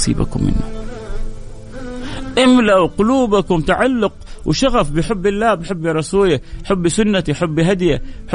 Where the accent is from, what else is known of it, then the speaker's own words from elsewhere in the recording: Egypt; now in Hafar Al-Batin, Saudi Arabia; من مصر ومقيم في حفر الباطن